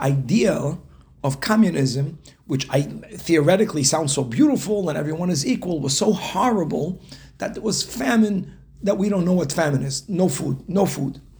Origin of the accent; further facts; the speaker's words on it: Brazil; When I grew up in Brazil